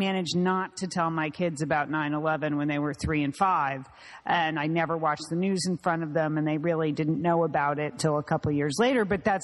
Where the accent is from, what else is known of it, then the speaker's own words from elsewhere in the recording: California, United States; You know, it made me think, being a Californian, of like earthquake and aftershocks.